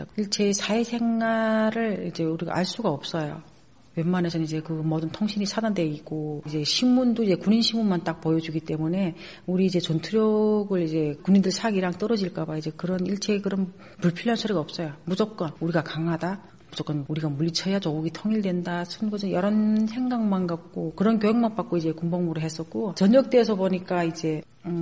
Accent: North Korea; now in South Korea; 북한에서 우리가 마음대로 만지지 못했던 식자재, 식재료들

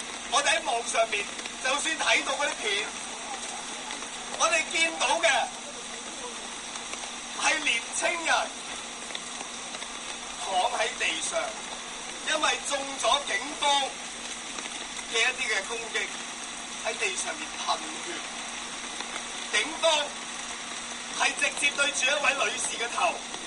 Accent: Hong Kong; 我们香港人的感受只能引用这四个字，痛心疾首。

